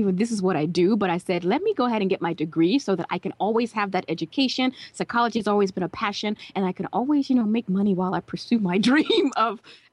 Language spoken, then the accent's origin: English; Georgia, United States; I'm from Georgia.